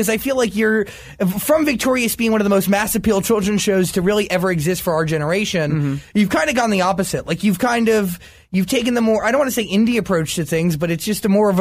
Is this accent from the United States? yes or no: yes; Wayne, New Jersey, United States; I'm from Wayne, New Jersey.